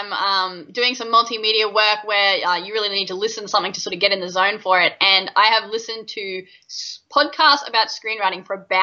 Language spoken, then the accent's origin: English; Australia; that's part of the struggle with being an Australian writer is often my characters, I'm trying to crack the American market